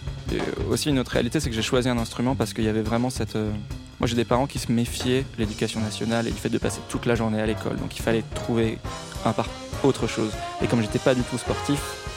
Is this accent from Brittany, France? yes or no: no; Caen, Normandy, France; born there; Donc moi, je suis né à Caen